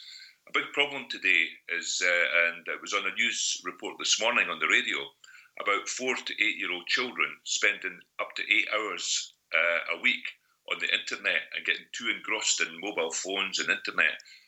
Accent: Scotland, United Kingdom; I'm a Scottish weaver.

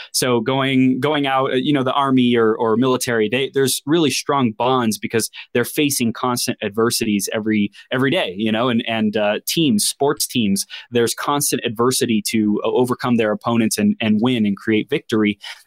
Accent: Chino, California, United States; I grew up in Southern California, Inland Empire, Chino area, went to Cal Poly Pomona.

